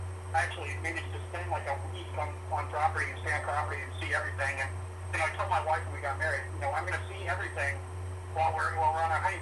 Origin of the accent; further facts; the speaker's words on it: Indiana, United States; You know, I actually grew up in the Midwest. I grew up in Indiana, and you know, with my brother, my two sisters, and my parents.